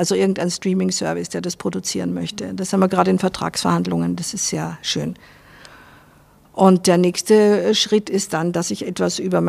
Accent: Vienna, Austria; now in Salzburg, Austria; Ich bin halt in Wien aufgewachsen. Manchmal, ich war aber so lang weg aus Wien, dass ich auch nicht sicher bin, ob Wien wieder die Heimat werden würde, weil es sich doch wahnsinnig verändert hat.

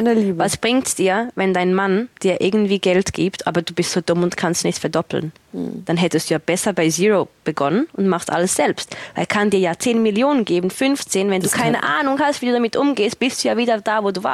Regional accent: Switzerland; Das gibt es bei uns in der Schweiz nicht.

